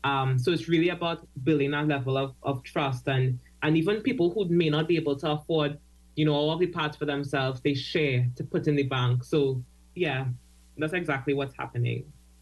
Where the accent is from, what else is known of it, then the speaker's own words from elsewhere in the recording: California, Trinidad & Tobago; because I grew up in California, in Trinidad, which is, you know, past Cooper, before Claxton Bay.